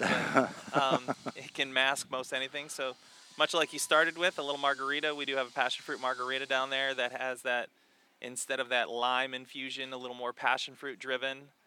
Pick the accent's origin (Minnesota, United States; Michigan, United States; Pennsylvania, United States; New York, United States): Michigan, United States; And we grew up in Michigan, so I'm a farm boy from Michigan through and through.